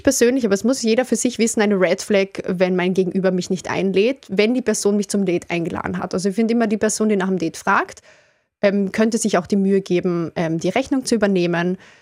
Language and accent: German; Klagenfurt, Carinthia, Austria; now in Vienna, Austria; Ich bin vor etwa 12 Jahren von Klagenfurt nach Wien gezogen